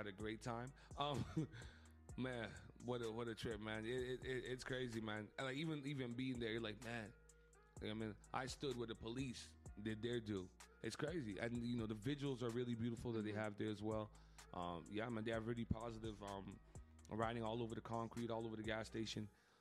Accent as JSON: {"language": "English", "town": "Montreal", "region": "Quebec", "country": "Canada", "said": "So once dudes found out I was from Montreal, not even want to shake my hand."}